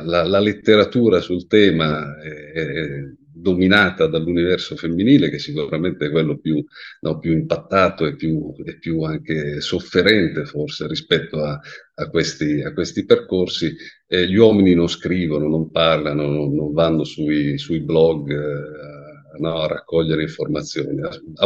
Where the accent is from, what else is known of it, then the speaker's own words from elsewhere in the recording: Milan, Lombardy, Italy; moved away as an adult; now in Rome, Italy; sono un milanese pentito perché ormai da qualche anno vivo a Roma, ho 52 anni